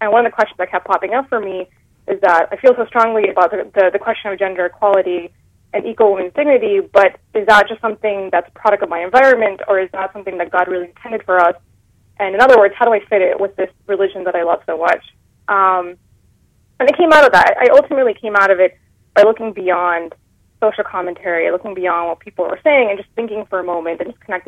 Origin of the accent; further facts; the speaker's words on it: United States; my identity as an American Muslim. Growing up in America, throughout middle school even, in high school